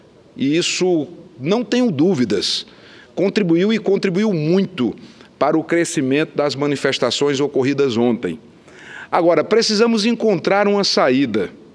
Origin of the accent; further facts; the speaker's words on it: Campina Grande, Paraíba, Brazil; na cidade de Campina Grande, na minha terra natal